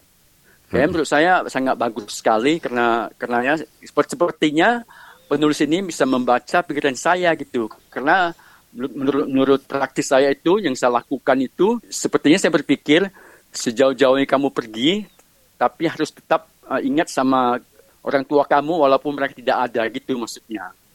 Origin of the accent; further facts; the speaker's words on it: Indonesia; born there; Karena saya kan lahir di Indonesia dengan mixed race from my mother. Ibu saya itu adalah sudah campur dengan orang Malay, dengan orang Chinese, dengan orang Batak.